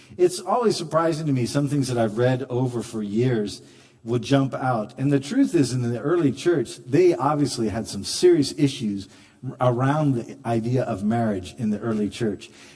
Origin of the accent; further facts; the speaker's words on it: Northwest, United States; and the people from the South, I was from the Northwest, but they had a lot of people coming up from the South